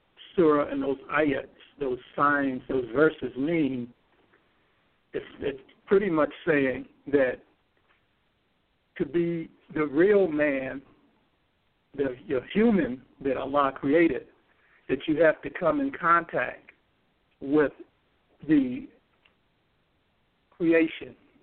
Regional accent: Gary, Indiana, United States; I would say the first influence, since I'm from Gary, Indiana, my hometown

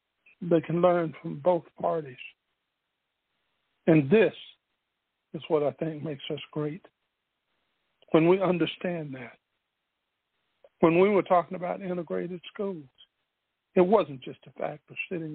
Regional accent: Spartanburg, South Carolina, United States; born there; That's why I was born in the Spartanburg General Colored Hospital, because they weren't going to spend the same on it as they did any other.

